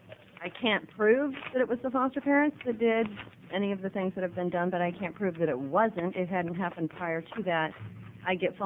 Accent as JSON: {"language": "English", "town": "Astoria", "region": "Oregon", "country": "United States", "said": "from Astoria"}